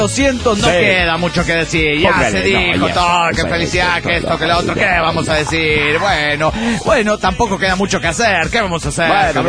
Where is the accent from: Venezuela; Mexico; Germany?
Mexico; also born or lived in France; mi cambio de residencia de Francia a México. Me reporto desde mi tierra natal.